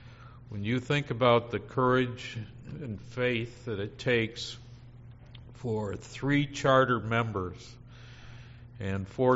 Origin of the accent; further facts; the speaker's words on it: Midland, United States; When I grew up in Midland in the 50s and 60s, Midland was one of the most undiverse cities you can imagine.